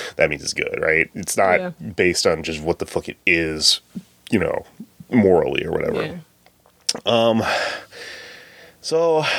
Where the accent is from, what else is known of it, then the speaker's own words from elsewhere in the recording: Ireland; And so what's funny about the Irish is that we can make fun of Irish stereoty